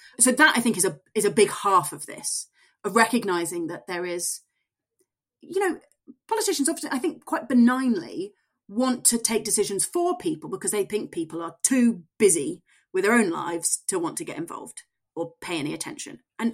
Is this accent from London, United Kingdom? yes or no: no; Builth Wells, Wales, United Kingdom; my hometown of Bilth Wells in rural Wales